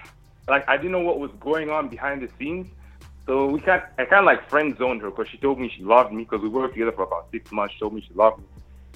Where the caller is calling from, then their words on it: Canada; I'm calling from Canada.